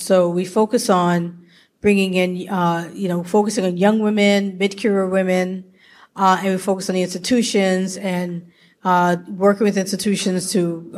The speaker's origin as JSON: {"language": "English", "region": "New York", "country": "United States", "said": "The level of what makes you important is different from, like, I'm from New York, for example."}